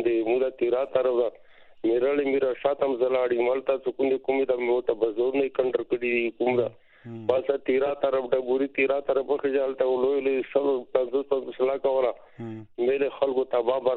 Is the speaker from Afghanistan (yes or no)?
no; Pakistan; زه پاکستاني